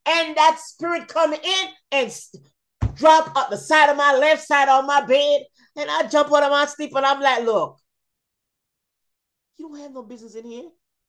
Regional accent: Jamaica; Hand broke, you said in Jamaica, because you know I'm from Jamaica. Let me talk Jamaica now.

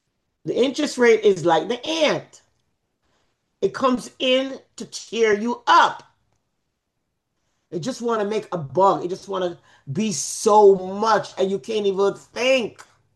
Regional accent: Jamaica; I'll say Jamaica because I'm from Jamaica, so.

